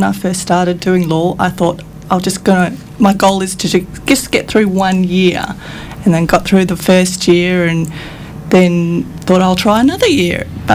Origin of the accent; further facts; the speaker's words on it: Perth, Western Australia, Australia; We grew up in Perth, but our family are originally from the Kimberleys, the Kidja and Goodyandi